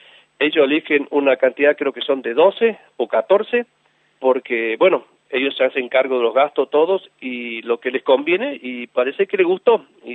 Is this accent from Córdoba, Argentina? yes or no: yes; Córdoba, Argentina; born there; Nací en Córdoba, Argentina, e incluso mi hijo nació en Córdoba, Argentina, era argentino